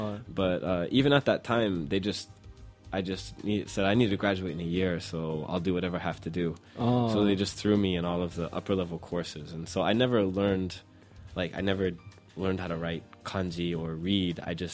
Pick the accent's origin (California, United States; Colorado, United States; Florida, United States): Colorado, United States; Denver; even back to my hometown in Denver.